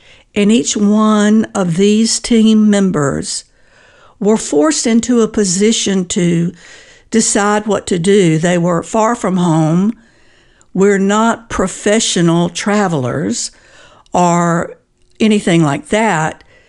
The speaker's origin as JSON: {"language": "English", "country": "United States", "said": "because as an American, I know fully well it is not an option to put my head in the sand"}